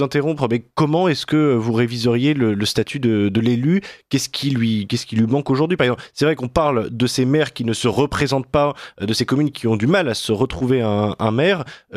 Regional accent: Pays de la Loire, France; Alors moi, je viens moi-même de Mayenne, où c'est un grand problème le fait que, en réalité, il y a de moins en moins de médecins dans le département.

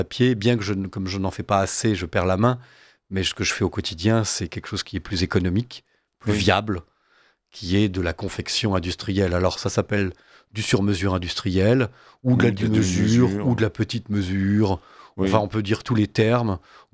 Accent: Bayonne, Nouvelle-Aquitaine, France; Je viens de Bayonne, donc moi, j'ai aucun problème avec ça.

